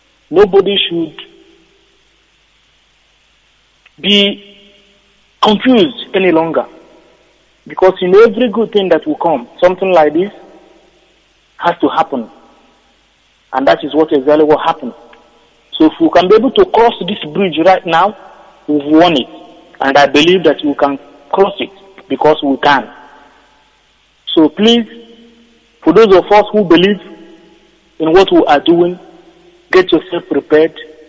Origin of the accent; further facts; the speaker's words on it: Enugu State, Nigeria; now in London, United Kingdom; I come from Adaba in Uzuwane, Enugu state of Biafra.